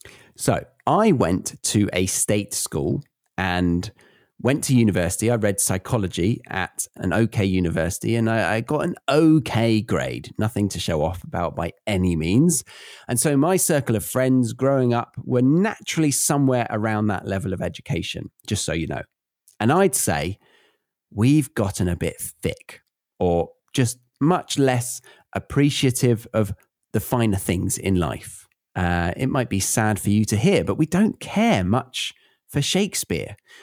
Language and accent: English; United Kingdom; Well, my generation has been taught to certainly never brag about being British.